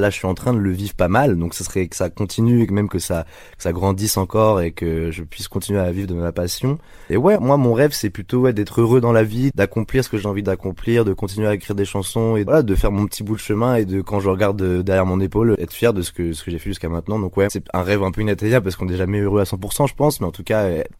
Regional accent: Villedieu-les-Poêles, Normandy, France; Bah ouais, moi, c'est Villedieu-les-Poêles, du coup, c'est là où j'ai grandi, où j'ai fait mon collège, où mes parents ont habité pendant longtemps, donc ouais.

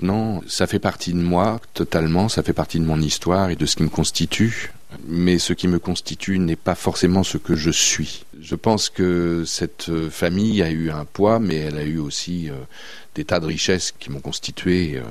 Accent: Laval, Pays de la Loire, France; moi je suis Mayennais, je suis né à Laval

